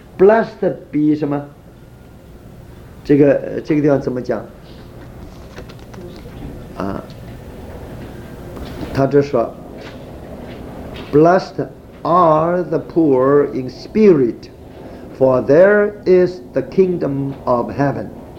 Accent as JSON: {"language": "Chinese", "country": "China", "said": "好像我们中国人一听说舅舅来了，赶快这个场哈，大家一起哭起来了"}